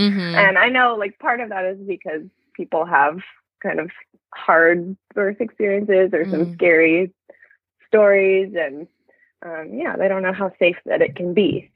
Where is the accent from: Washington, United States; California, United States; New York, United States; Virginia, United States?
California, United States; Berkeley; Treasure Island in the San Francisco Bay Area. For now, we're moving to Berkeley soon, which is my hometown.